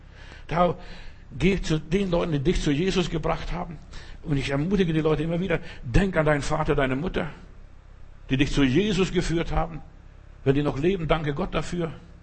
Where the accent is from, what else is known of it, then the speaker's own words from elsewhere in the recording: England, United Kingdom; German is a second language; now in Berlin, Germany; Es hat geschüttet, würde sagen, als Engländer, Hunde und Katzen.